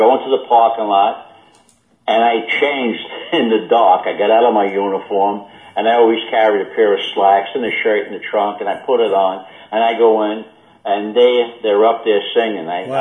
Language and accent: English; New York, United States; now in Sunrise, United States; I says, okay, I'm from New York.